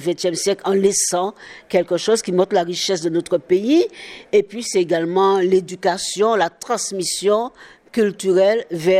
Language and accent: French; Martinique, France; pour nous ici en Martinique, c'est vrai que nous avons, en tant que Martiniquais, un problème